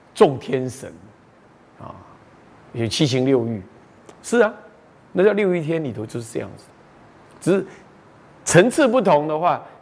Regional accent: Beitou, Taipei, Taiwan; 在我家故乡北投旁边，再往淡水方向有个叫干刀，就官渡

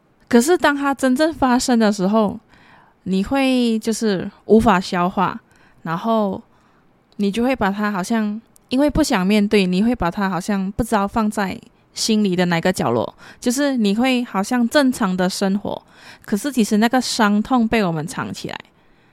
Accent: Klang, Selangor, Malaysia; 我来自马来西亚巴生

